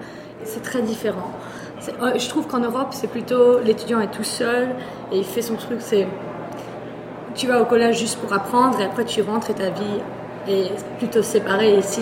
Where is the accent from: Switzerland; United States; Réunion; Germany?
Germany; Moi, j'habite en Allemagne. Je suis allemande, mais ma mère est française, c'est pour cela que je parle français.